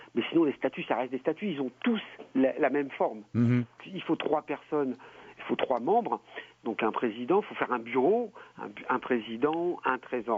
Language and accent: French; Haiti; Puisque je suis haïtien.